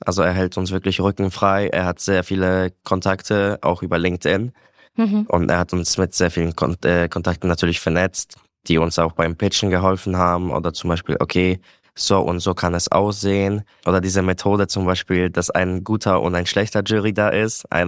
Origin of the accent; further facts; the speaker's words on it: Poland; now in Germany; ich komme aus Polen und ich weiß schon, als ich noch in Polen gelebt habe